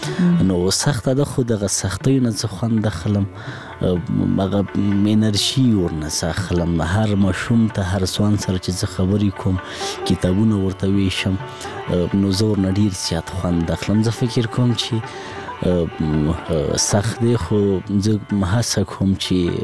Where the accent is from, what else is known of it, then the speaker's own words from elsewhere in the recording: Laghman, Afghanistan; زه په لغمان کې پیدا سویم په لغمان کې را لوی سویم خوانسی می په لغمان کې لوسته